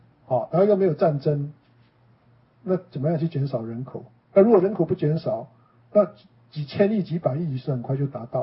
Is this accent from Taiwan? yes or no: no; China; now in United States; 我们中国人，我小时候都吃那个味素长大的，我从来不知道我吃味素是会有什么问题的。 但是来美国之后